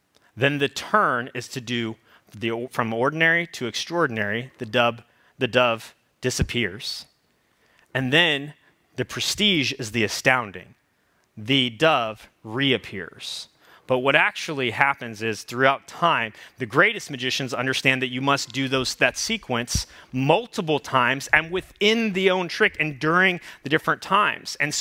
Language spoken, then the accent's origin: English; Las Vegas, Nevada, United States; And since I was born and raised in Sin City, I thought that I would also be a magician growing up.